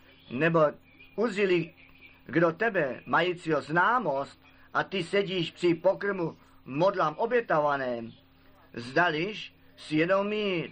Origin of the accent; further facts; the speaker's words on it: Germany; Czech is a second language; jednoduše jsem řekl, já jsem Němec a přitom to zůstane